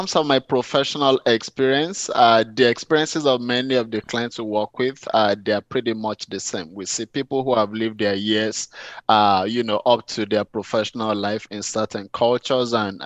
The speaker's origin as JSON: {"language": "English", "region": "Lagos", "country": "Nigeria", "tie": "born or raised there", "moved": "as an adult", "lives_now": "Canada", "said": "and 7 years ago, I moved to Canada. I was born and raised in Nigeria, and I live most of my life on the streets of Lagos."}